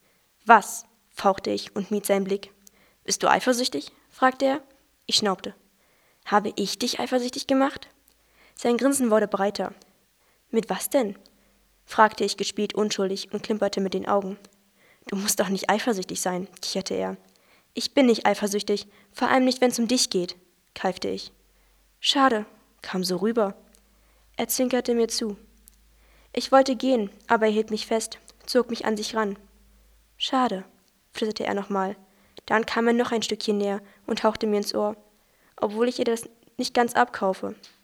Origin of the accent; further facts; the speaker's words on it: Aschersleben, Saxony-Anhalt, Germany; ich komme aus Aschersleben und bin 16 Jahre alt.